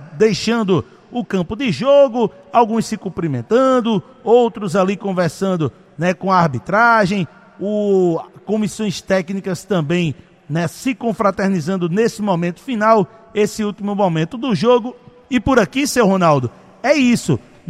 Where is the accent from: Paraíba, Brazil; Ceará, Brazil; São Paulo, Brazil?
Paraíba, Brazil; por mais esta oportunidade de falar sobre as coisas do futebol da minha terra